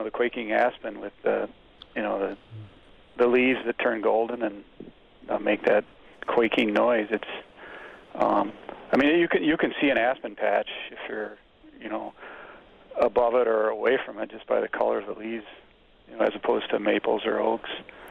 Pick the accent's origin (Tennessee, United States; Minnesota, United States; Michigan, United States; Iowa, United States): Iowa, United States; a friend of mine named Phil Costigan, who we grew up together in Iowa, playing baseball